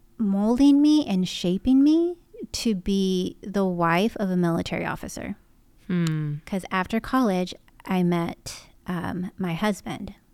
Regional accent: Austin, Texas, United States; So for example, I'm from Texas.

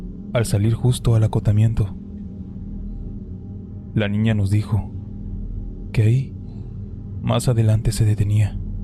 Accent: Chiapas, Mexico; Soy de Chiapas.

